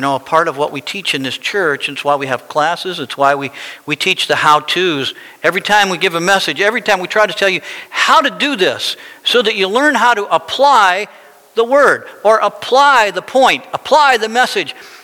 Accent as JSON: {"language": "English", "region": "Colorado", "country": "United States", "said": "And when we came from Colorado, man, I didn't want to do any of this."}